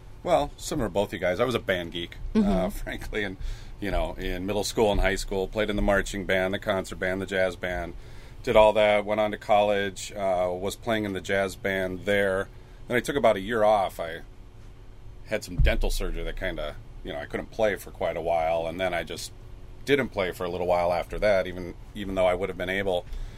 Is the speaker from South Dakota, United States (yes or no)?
no; Minnesota, United States; Watonwan County, that's where I grew up, yeah. Working on getting a gig in my hometown.